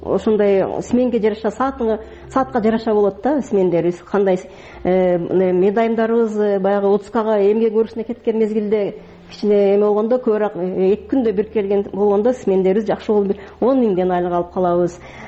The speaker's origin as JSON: {"language": "Kyrgyz", "town": "Batken", "region": "Batken Region", "country": "Kyrgyzstan", "tie": "born or raised there"}